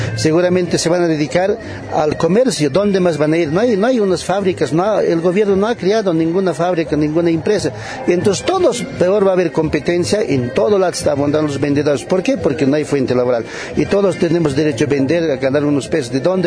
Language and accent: Spanish; Bolivia; me preocupa como gremial, me preocupa como boliviano